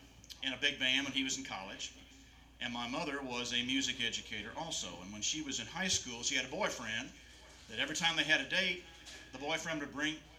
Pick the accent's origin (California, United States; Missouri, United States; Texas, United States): Missouri, United States; Hannibal; he was our band director there in Hannibal, Missouri. That's my hometown, the home of Mark Twain and Tom Sawyer. My mother still lives there